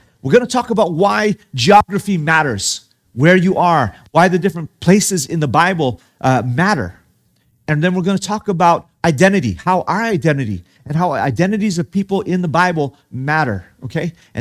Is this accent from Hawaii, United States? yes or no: yes; Hawaii, United States; And I grew up in Hawaii. And in Hawaii, we're all mixed.